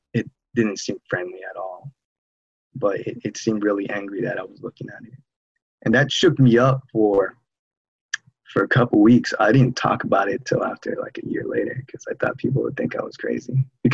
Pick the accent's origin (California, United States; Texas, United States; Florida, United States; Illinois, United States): California, United States; San Jose; I'm from San Jose, California.